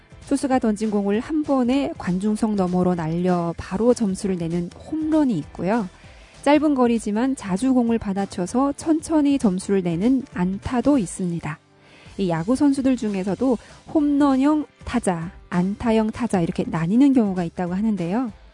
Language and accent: Korean; North Korea; now in South Korea; 저는 탈북민 방송원